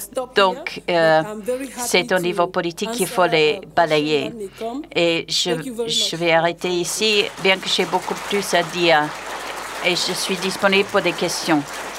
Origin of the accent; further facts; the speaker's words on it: Cameroon; Je viens du Cameroun. Une femme africaine ici devant vous